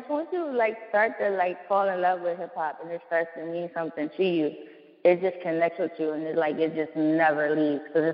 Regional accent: Philadelphia, Pennsylvania, United States; I'm from Philly, so that's my hood. That's my hood right there.

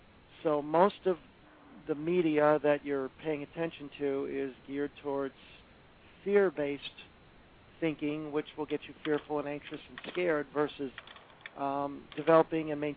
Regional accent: Chicago, Illinois, United States; yes, I'm native Chicagoan, although I've lived other places, and I am a Cubs fan

